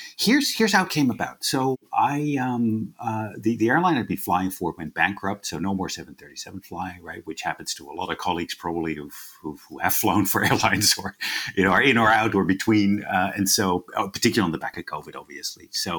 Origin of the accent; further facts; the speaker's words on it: Netherlands; now in Australia; this is my seventh country, right? I'm from the Netherlands originally, which is sort of the tiniest, a very densely populated piece of Europe.